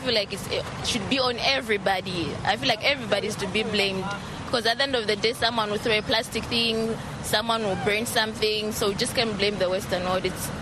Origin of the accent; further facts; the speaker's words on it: Malawi; English is a second language; I'm from Malawi.